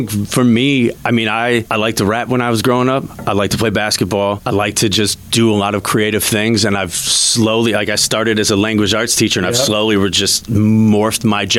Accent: Kenosha, Wisconsin, United States; I grew up in Kenosha, Wisconsin.

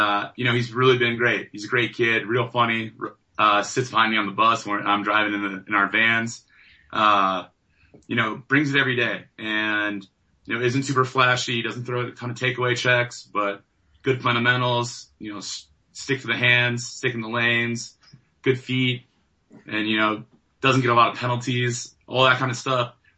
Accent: Colorado, United States; And, you know, I'm from Colorado. I grew up here.

